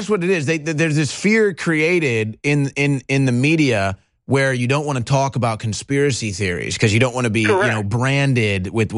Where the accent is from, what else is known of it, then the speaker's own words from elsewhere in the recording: St. Louis, Missouri, United States; I'm from St. Louis, but it's weird.